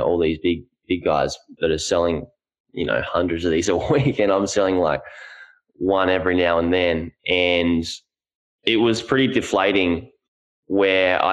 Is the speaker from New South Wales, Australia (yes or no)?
no; Gold Coast, Queensland, Australia; So about myself is I'm from the Gold Coast, Australia.